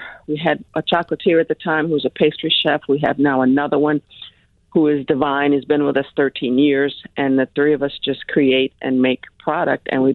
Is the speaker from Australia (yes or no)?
no; Chicago, Illinois, United States; In a short summary, we left corporate America. We're originally from Chicago. We moved here.